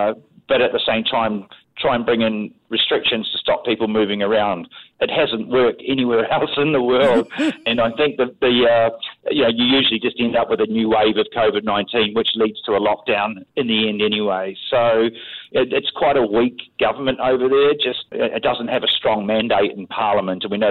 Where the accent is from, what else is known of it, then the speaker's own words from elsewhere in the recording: New Zealand; accent: Kiwi; Yeah, I can imagine my thick Kiwi accent must confuse some listeners, but I'm trying my very best.